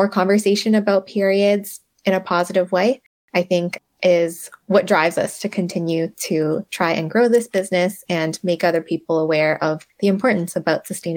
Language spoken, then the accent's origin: English; Canada; growing up in Canada, I did have the privilege of like learning a lot from school